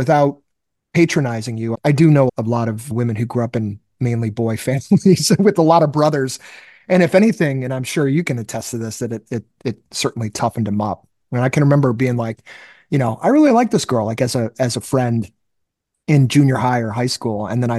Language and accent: English; Boston, Massachusetts, United States; because I'm nearby the neighborhood I grew up in Boston, I drive by his place